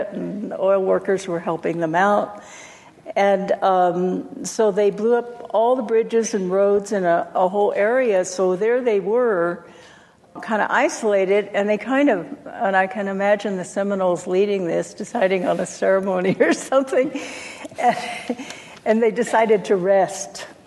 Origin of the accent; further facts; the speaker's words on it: Oklahoma, United States; I grew up in Oklahoma.